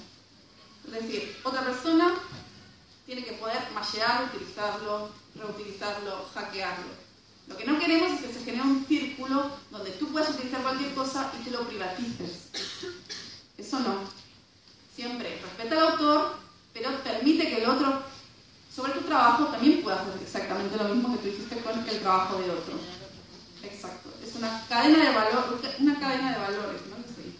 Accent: Spain; Yo, por ejemplo, soy española

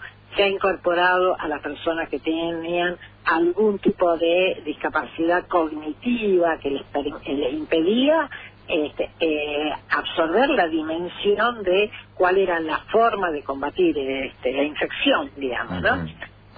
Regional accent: Posadas, Misiones, Argentina; Usted sabe que yo soy de Posadas.

